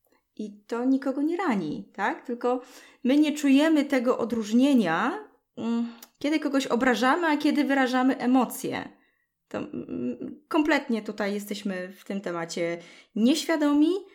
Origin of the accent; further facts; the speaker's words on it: Sosnowiec, Silesian Voivodeship, Poland; Ja wychowałam się w Zagłębiu, czyli to jest, dzieli nas tylko rzeka, ale dzieli nas też język. W Sosnowcu, w Zagłębiu nie mówią gwarą śląską.